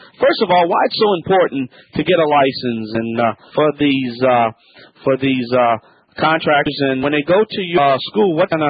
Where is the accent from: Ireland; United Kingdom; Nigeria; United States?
United States; Louisiana; I'm the Cajun man from the Bayou Land.